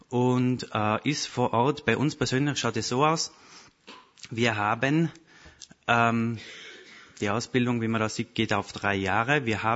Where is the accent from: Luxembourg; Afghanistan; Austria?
Austria; now in Germany; Wie ihr hört, ich komme aus Österreich.